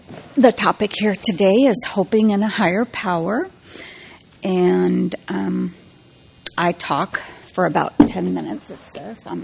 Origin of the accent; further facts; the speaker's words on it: Brea, California, United States; I'm from Brea, California.